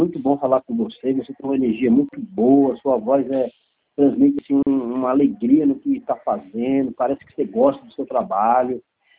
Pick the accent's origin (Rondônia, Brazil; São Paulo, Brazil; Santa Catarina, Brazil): Rondônia, Brazil; Porto Velho; Você lembra que eu falei que eu sou de Porto Velho?